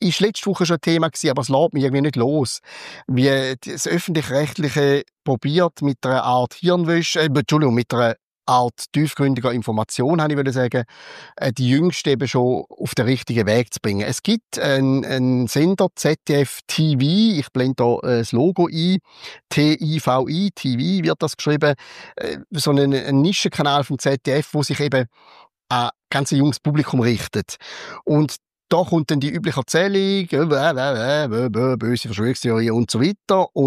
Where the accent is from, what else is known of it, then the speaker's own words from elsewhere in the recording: Switzerland; ich als Schweizer